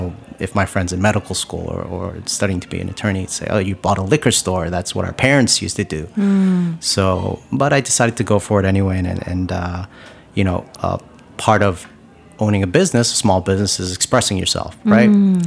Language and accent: English; Long Island, New York, United States; I grew up in Long Island, New York. And growing up, I ate very basic Korean food and basic American food.